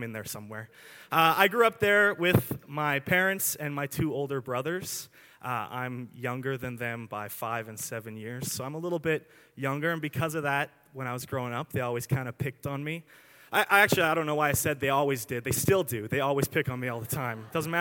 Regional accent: Chilliwack, British Columbia, Canada; I grew up in Chilliwack, and so it's kind of like a farm town, but I'm not really from the farm part of it.

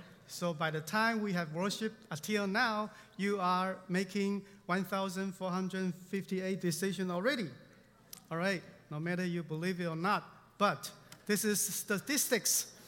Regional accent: Taiwan; moved away as an adult; When I was in Taiwan, I come from Taiwan about 20-some years ago, and every man at their 20s had to serve in the military, me as well

